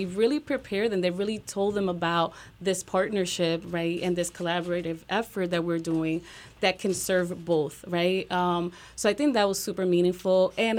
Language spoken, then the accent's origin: English; Ponce, Puerto Rico; because I'm from Ponce, Puerto Rico